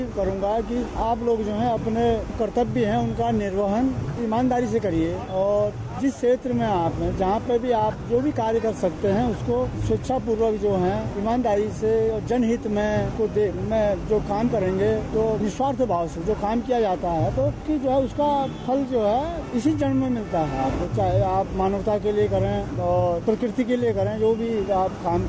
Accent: Bageshwar, Uttarakhand, India; मैं उत्तराखंड के बागेश्वर जिले का रहने वाला हूँ।

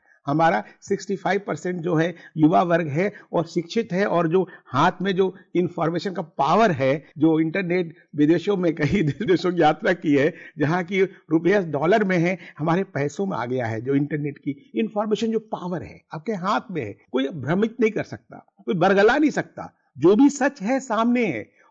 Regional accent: Bihar, India; मैं बिहार से आता हूँ

